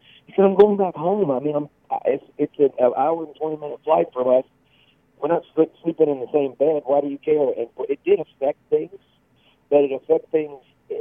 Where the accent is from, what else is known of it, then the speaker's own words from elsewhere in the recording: Mississippi, United States; also born or lived in Franklin, United States; Right. 20 years in Nashville, living in Franklin, Tennessee. And moved our kids. We did the backwards clampets thing and went back home to the Mississippi Delta.